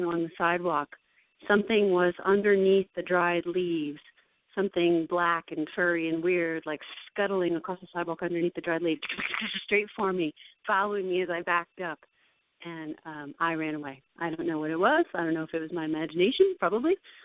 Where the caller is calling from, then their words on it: California, New Jersey, United States; I'm calling from California, New Jersey.